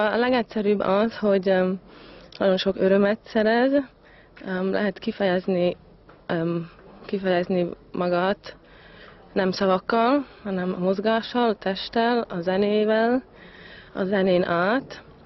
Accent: Switzerland; Mi Svájcból, ott élünk, ott nőttünk föl, és most onnan jöttünk ide.

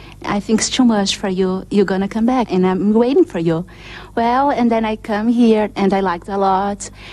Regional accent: Brazil; English is a second language; moved away as an adult; I come from Brazil. I came here to improve my English. I was supposed to stay here just 6 months, and I've been here 1 year and 9 months already.

